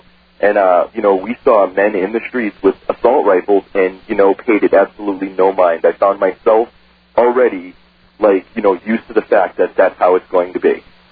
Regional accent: Brooklyn, New York, United States; Me and my wife are both from New York. I'm originally from Brooklyn. She's originally from Long Island.

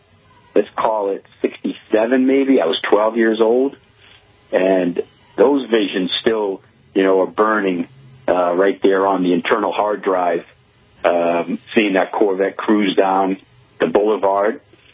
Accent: Everett, Massachusetts, United States; First of all, I grew up in Everett, Mass., and the place I was working was on the Revere Beach Parkway right there in Everett.

